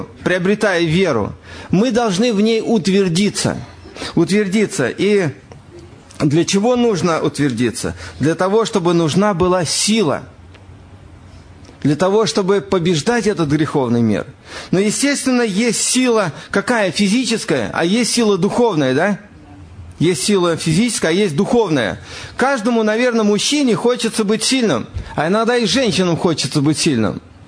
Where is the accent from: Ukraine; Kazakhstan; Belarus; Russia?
Russia; Voronezh Oblast; born there; в деревне, где я родился, в Воронежской области.